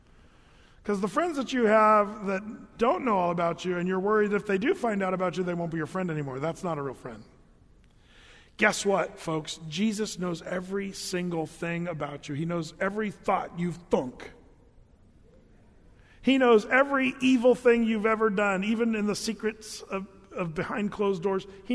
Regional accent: Grants Pass, Oregon, United States; where I grew up in Grants Pass, there's kind of a redneck thing, and I like rednecks. I grew up with rednecks

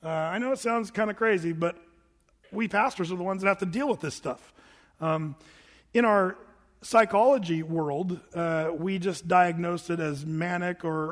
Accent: California, United States; I shouldn't say that because we're all from California.

